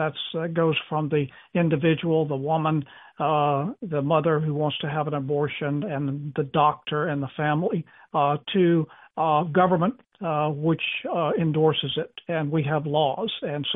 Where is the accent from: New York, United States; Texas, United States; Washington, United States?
Texas, United States; and Texans are, I'm a Texan.